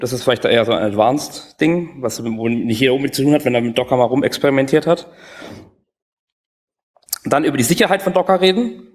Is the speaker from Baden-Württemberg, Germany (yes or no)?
yes; Karlsruhe, Baden-Württemberg, Germany; Ich komme aus Karlsruhe.